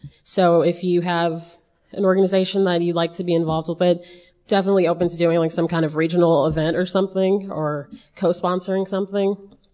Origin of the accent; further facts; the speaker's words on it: California, United States; I'm an attorney. I'm from California.